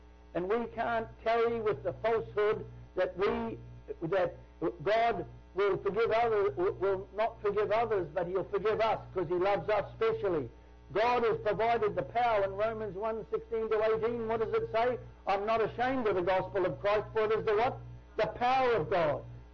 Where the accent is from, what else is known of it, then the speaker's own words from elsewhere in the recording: New Zealand; I come from New Zealand. Some of my ancestors were convicts in 1790 in Australia.